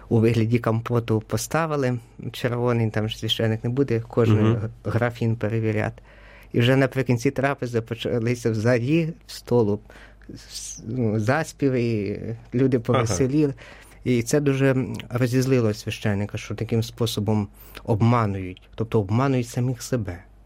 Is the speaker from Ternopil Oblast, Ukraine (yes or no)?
yes; Ternopil Oblast, Ukraine; в нас на Тернопілі вже пішла традиція і вже є, що ми от в моєму рідному селі